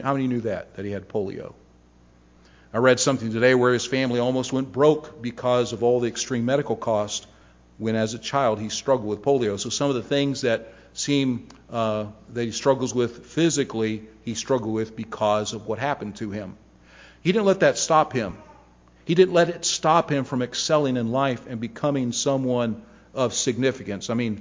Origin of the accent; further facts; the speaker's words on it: Ohio, United States; Now, I grew up in Ohio. I'm a Cleveland Cavaliers fan.